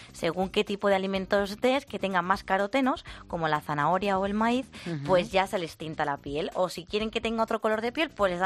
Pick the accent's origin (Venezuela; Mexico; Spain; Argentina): Spain; Valladolid, Castile and León; Yo soy de Valladolid